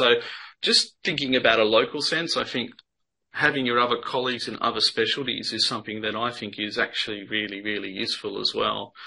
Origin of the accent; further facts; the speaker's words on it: Australia; I'm an Australian pathologist.